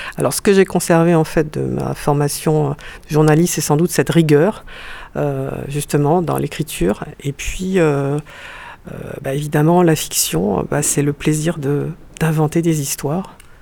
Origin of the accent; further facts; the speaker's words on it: Brest, Brittany, France; born there; Alors, je suis née à Brest au milieu des années 60.